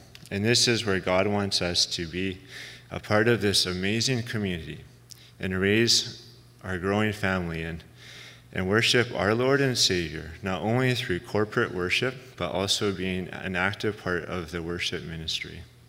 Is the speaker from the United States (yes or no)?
no; Langley, British Columbia, Canada; I was born and raised in Langley, BC, into a loving and caring family. Our family isn't big, according to our traditional Dutch culture and heritage, at least.